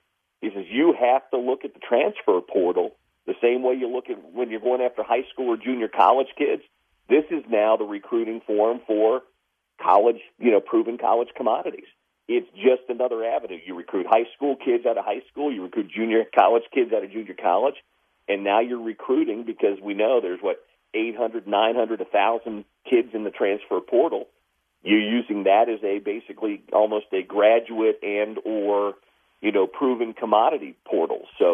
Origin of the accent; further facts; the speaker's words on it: Kansas City, Missouri, United States; I grew up in Kansas City. We moved there when I was seven in 1977.